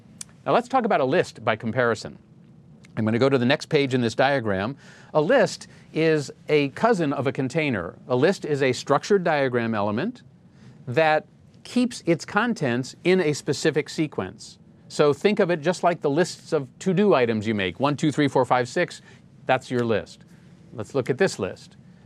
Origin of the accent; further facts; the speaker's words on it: Boston, Massachusetts, United States; And this time it'll be my hometown, Boston.